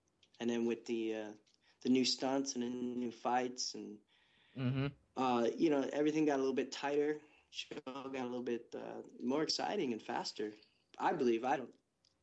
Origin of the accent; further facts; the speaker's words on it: Chicago, Illinois, United States; and then I'm originally from Chicago, so there's a lot of theater and improv in Chicago.